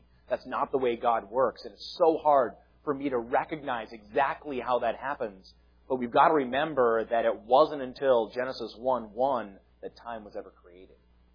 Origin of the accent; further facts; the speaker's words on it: Canada; I was Canadian to the roots. I'm still Canadian to the roots.